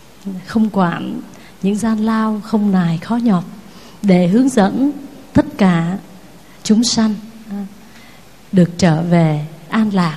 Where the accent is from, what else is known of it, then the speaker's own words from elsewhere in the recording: Southern Vietnam, Vietnam; Về miền Nam á, thì quê em có hai mùa mưa nắng à.